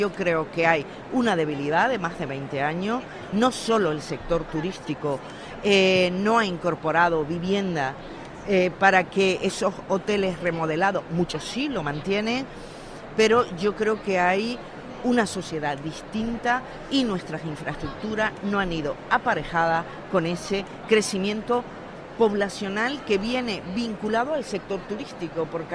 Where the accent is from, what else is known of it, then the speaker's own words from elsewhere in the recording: Canary Islands, Spain; cómo somos los majoreros